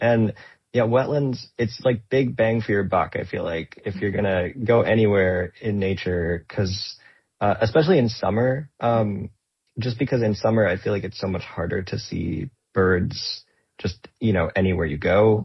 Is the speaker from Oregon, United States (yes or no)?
yes; Oregon, United States; now in New York, United States; I'm from Oregon originally, and now I live in New York.